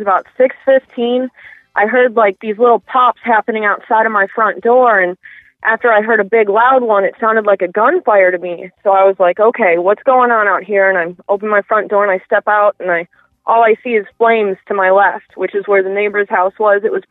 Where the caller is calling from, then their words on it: North Fort Myers, Florida, United States; I'm in North Fort Myers.